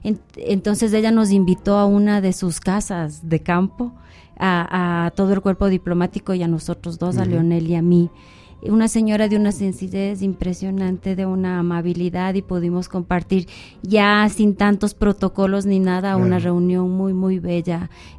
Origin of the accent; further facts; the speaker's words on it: Ecuador; somos de Ecuador, claro, estamos acá